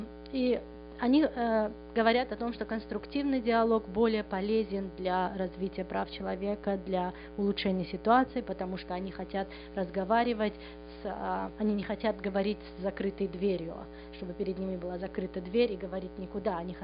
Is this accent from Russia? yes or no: no; Uzbekistan; Russian is a second language; Я думаю, что Турция очень близка нам. Мы действительно узбеки и турки. Это одна нация. Мы говорим на одном языке.